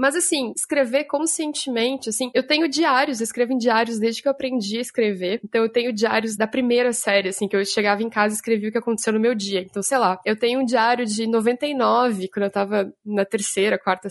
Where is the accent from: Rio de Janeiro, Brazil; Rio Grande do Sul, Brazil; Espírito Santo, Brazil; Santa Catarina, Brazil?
Rio Grande do Sul, Brazil; Porto Alegre; Eu sou de Porto Alegre, né?